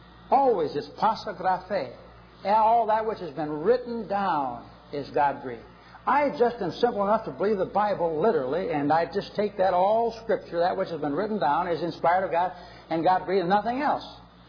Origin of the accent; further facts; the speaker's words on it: Collingswood, New Jersey, United States; I'm from Collingswood, New Jersey, about 5 miles away.